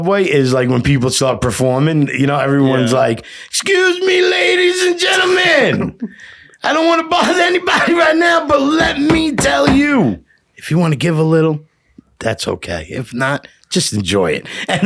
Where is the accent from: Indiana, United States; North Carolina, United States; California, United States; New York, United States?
New York, United States; New York City; Growing up in Queens? Yeah, Middle Village, my neighbor was the best.